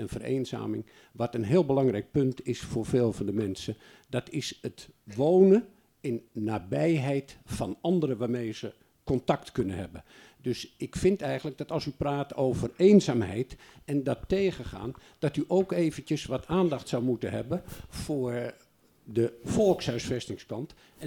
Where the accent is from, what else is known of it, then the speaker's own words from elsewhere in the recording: Eemnes, Utrecht, Netherlands; Ik ben een indringer, want ik kom uit Eemnes.